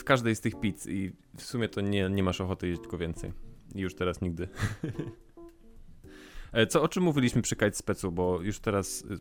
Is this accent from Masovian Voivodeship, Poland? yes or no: yes; Warsaw, Masovian Voivodeship, Poland; Ale muszę jechać na Hel, ponieważ jestem z Warszawy.